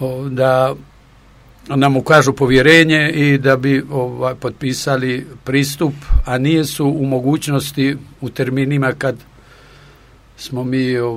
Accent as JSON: {"language": "Serbian", "town": "Sveti Stasije", "region": "Kotor Municipality", "country": "Montenegro", "tie": "born or raised there", "said": "da sam i ja stanovnik Svetoga Stasije i da sam rođen na Svetom Stasiji"}